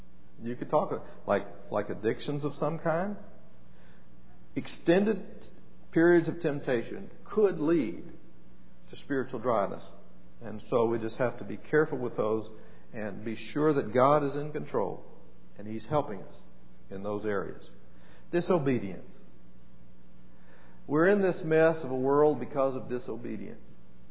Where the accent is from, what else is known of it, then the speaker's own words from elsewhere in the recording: Alabama, United States; He was from Kentucky, and we're from Alabama and the Holy Land, and somewhere up Virginia and places like that.